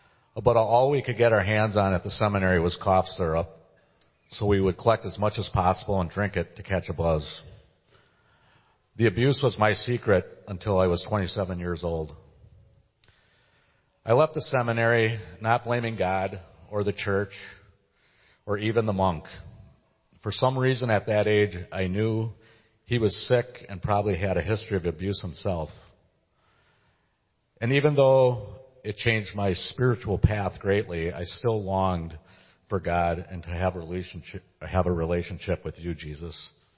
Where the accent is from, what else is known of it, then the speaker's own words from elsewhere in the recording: West Bend, Wisconsin, United States; I was raised in West Bend, the oldest of five children, and attended a Catholic grade school.